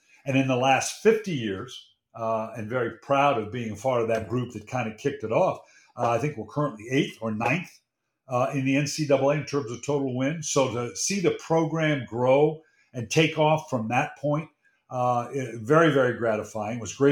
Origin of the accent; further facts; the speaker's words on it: Redlands, California, United States; Loved growing up in Southern California. Redlands at that time, was a major football power, small town.